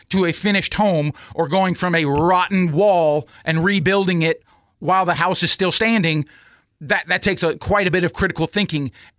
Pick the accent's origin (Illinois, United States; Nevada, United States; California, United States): Nevada, United States; Las Vegas; now in Florence, United States; And so that part of living in a small town, I grew up in Las Vegas.